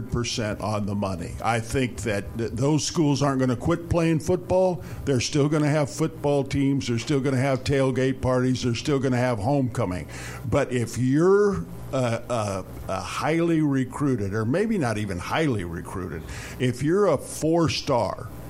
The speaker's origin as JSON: {"language": "English", "town": "Batavia", "country": "United States", "tie": "born or raised there", "said": "there in my hometown in Batavia, the swimming pool is the quarry, and it is literally an old gravel quarry."}